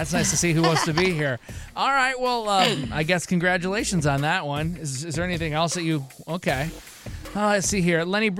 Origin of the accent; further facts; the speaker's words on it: Michigan, United States; I'm from Michigan, but I worked in Grand Rapids for 7 years, which is a long time to be in one place when you're on radio.